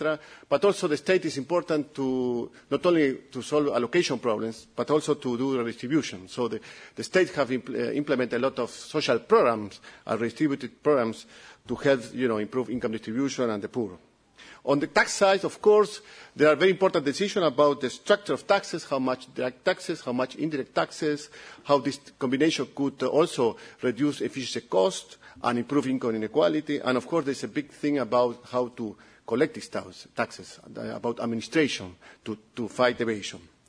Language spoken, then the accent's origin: English; Italy; accent: Italian; English is a second language; So I hope you understand my Italian accent, okay?